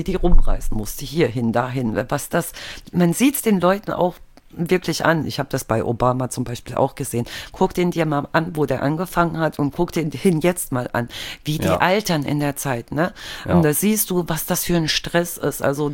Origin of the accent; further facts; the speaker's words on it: eastern Germany, Germany; Ich bin ja halt im Osten aufgewachsen, bin oft an der Ostsee gewesen